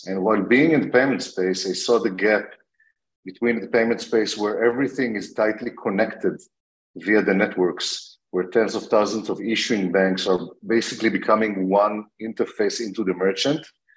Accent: Israel; accent: Israeli; Yeah, maybe Israeli. We started in Israel. I'm originally from Israel

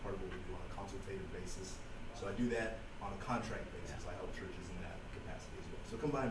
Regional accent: Oklahoma City, Oklahoma, United States; And I kind of born and raised in Oklahoma City.

